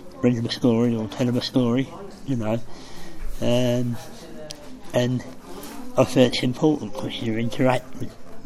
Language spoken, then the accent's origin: English; London, United Kingdom; I'm actually from London. I'm born in London. I moved up to Durham.